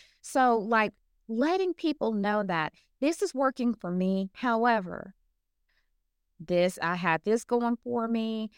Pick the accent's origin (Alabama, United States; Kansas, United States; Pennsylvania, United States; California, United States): Alabama, United States; look, we're from Alabama here, and I don't know about anywhere else, but word of mouth is still king where I'm from.